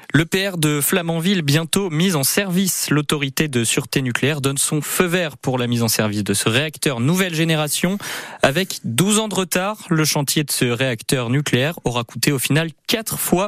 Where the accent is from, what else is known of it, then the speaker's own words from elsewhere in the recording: Centre-Val de Loire, France; Chez nous, en Indre-et-Loire, il n'y a pas de passage prévu.